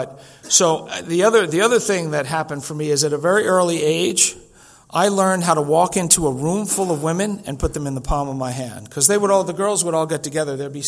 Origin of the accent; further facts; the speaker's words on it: Rockville Centre, New York, United States; I grew up in New York. The drinking age was 18.